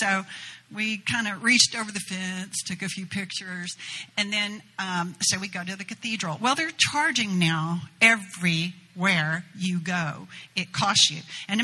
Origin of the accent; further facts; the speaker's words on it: United States; I'm like, I'm sorry, I'm American.